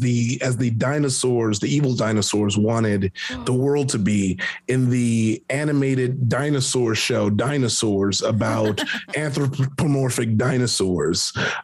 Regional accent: Compton, California, United States; Compton, California.

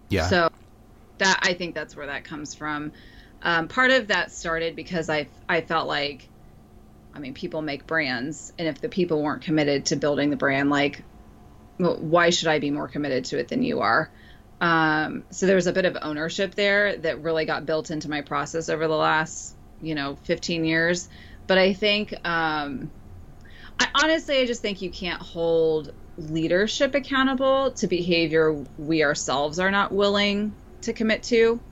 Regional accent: Kansas, United States; moved away as an adult; I come from Kansas. Originally, I spent 22 years of my life there.

